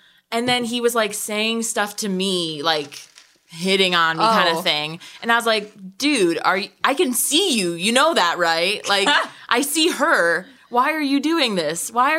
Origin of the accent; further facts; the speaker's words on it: Michigan, United States; In where I'm from. So Oakland County.